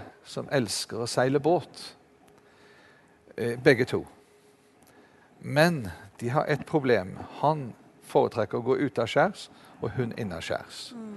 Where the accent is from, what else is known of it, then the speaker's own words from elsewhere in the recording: Arendal, Agder, Norway; Det skjedde en gang i min hjemby borte i Arendal